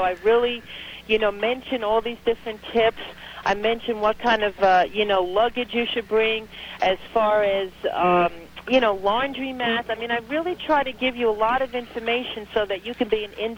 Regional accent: Manhattan, New York, United States; I'm from Manhattan, born and raised in Manhattan.

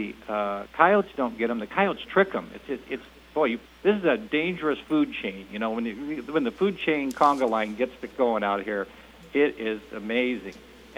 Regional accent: Cave Creek, Arizona, United States; I'm from Cave Creek.

